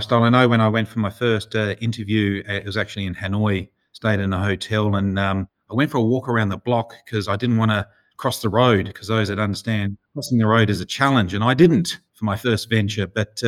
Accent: Perth, Western Australia, Australia; Commonwealth Bank being Sydney head office bound and I'm from Perth

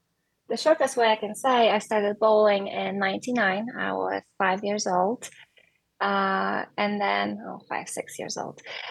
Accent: Poland; English is a second language; Later, they opened a bowling center in my hometown when I started to practice a lot. And then there was a bowling association in okay. Poland

